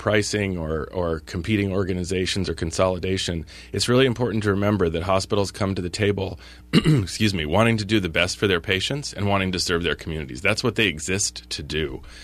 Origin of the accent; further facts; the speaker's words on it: Washington, D.C., District of Columbia, United States; now in Vermont, United States; I come from Washington, D.C., and I've worked in Illinois and Denver